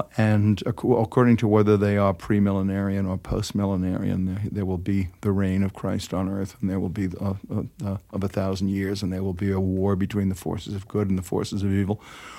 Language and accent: English; New York, United States; If I grew up in New York, then authenticity must be in San Francisco.